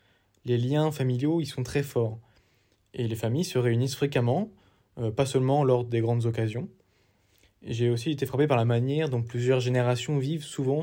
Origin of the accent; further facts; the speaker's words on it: France; Car en tant que Français, je suis habitué à une célébration des morts plutôt morose, sobre, triste. Là-bas, c'était tout le contraire.